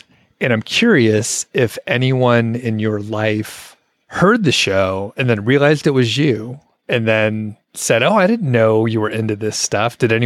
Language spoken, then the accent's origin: English; Atlanta, Georgia, United States; It's in Atlanta this year. I'm from Atlanta, so I'm going to be visiting family a little bit too while I'm down there.